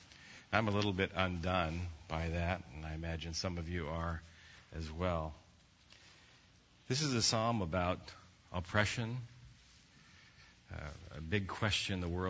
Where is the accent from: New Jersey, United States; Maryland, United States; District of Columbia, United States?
District of Columbia, United States; Washington; and when I told them I was from Washington, D.C., you know, they looked a little disappointed, you know.